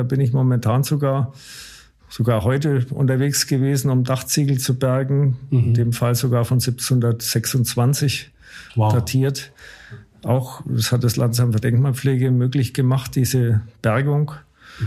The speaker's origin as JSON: {"language": "German", "town": "Erlangen", "region": "Bavaria", "country": "Germany", "said": "Ich komme ursprünglich aus Erlangen und bin dann zugezogen"}